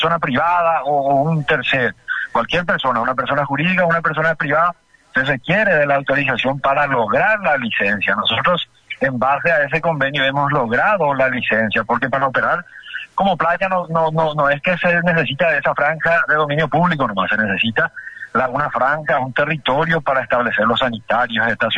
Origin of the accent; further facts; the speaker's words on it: Paraguay; en este caso todos somos paraguayos